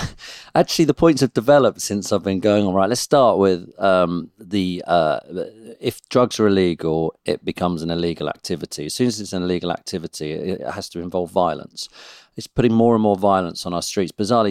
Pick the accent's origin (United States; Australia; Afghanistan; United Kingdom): United Kingdom; So we are, as British people, growing up with complete brainwashing of various different subjects.